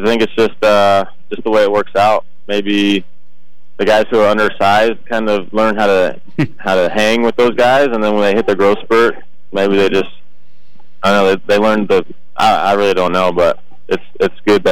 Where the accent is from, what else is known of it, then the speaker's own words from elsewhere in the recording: Las Vegas, Nevada, United States; it's cool knowing I'm from Vegas and knowing how many from Vegas there are.